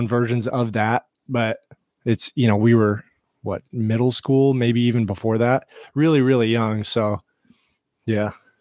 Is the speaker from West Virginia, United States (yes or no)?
no; Texas, United States; Even still, we're from Texas, so it's fair, but our best shows are always Texas.